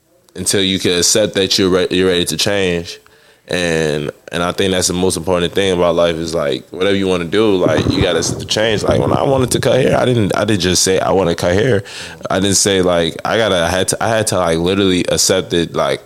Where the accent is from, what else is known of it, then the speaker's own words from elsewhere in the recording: Chicago, Illinois, United States; But it's like when you go back to your hometown, like I'm from Chicago, so it's a different thing every day.